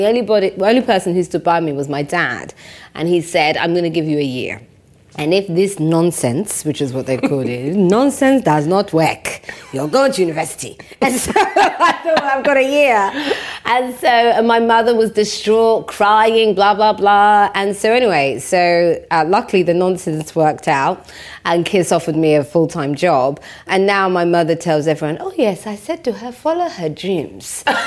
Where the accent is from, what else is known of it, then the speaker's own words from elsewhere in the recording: London, United Kingdom; I was raised in East London, in Walthamstow.